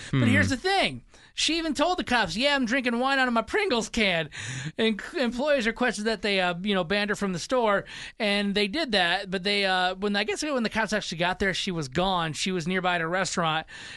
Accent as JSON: {"language": "English", "region": "Michigan", "country": "United States", "said": "I'm from Michigan, so I'm like, only in Detroit could this happen."}